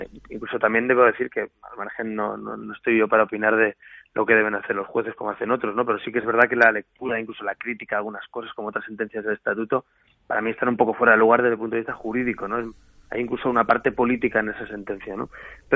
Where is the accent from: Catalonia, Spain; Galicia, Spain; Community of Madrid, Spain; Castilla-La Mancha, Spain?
Catalonia, Spain; Yo no creo en la autodeterminación de Cataluña, ni creo que deba reconocerse, y soy catalán